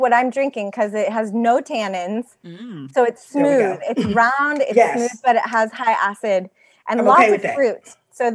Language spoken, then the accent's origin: English; Napa, California, United States; And I grew up in Napa, so it's like, it's a more commercial experience.